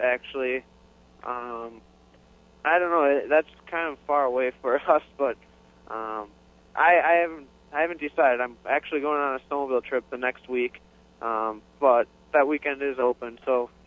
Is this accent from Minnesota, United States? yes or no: yes; Minnesota, United States; Actually, I'm from Minnesota.